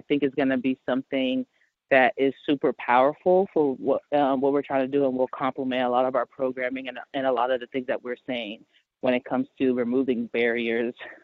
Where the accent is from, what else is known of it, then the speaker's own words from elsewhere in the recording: Atlanta, Georgia, United States; So like if you know anything, I'm from Atlanta